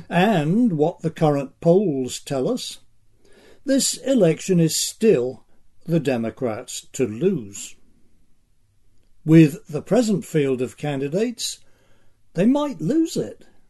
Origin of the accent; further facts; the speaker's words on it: New York, United States; Trust me, as a New Yorker, you really don't want Cuomo running the country.